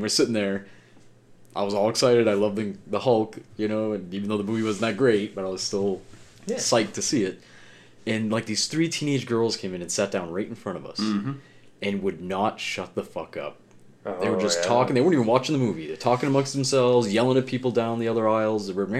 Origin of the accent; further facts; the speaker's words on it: Fort Kent, Maine, United States; Like, growing up in Fort Kent, we had that little theater.